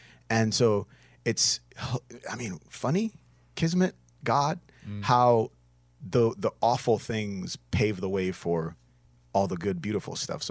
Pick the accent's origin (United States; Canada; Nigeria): Nigeria; I'm Nigerian, and I know how these scams work.